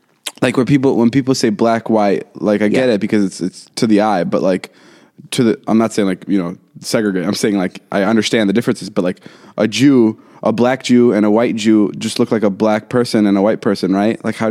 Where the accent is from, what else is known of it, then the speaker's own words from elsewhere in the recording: Slovakia; I'm from Slovakia.